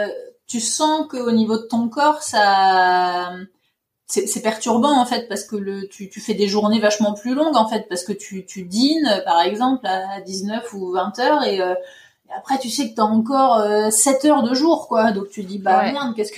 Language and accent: French; Grand Est, France; now in Norway; moi, je viens des Ardennes, donc du nord-est.